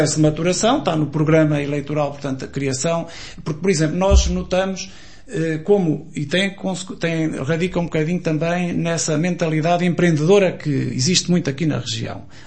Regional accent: Aveiro, Portugal; Eu, como aveirense...

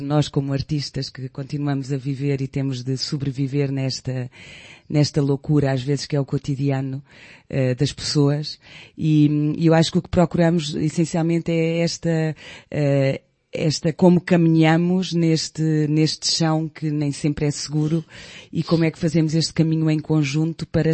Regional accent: Caldas da Rainha, Leiria, Portugal; also born or lived in Lisbon; now in Basque Country, Spain; Eu nasci em Caldas da Rainha.

